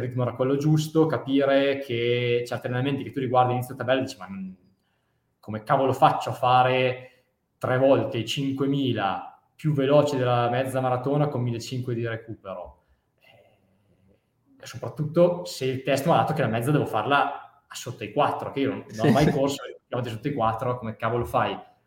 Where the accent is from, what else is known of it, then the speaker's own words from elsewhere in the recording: Lodi, Lombardy, Italy; gli ho detto ma guarda che io sono di Lodi